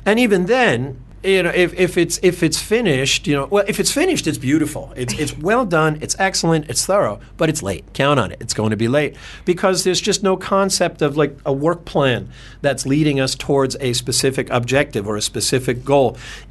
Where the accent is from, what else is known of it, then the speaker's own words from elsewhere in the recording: United States; I'm American, myself, inductive.